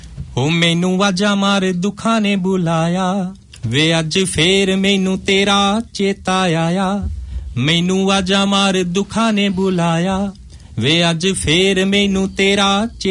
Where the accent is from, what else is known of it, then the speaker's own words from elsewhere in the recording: Amritsar, Punjab, India; now in Chandigarh, India; ਮੈਂ ਵੈਸੇ ਬੇਸਿਕਲੀ ਮੈਂ ਅੰਮ੍ਰਿਤਸਰ ਤੋਂ ਹਾਂ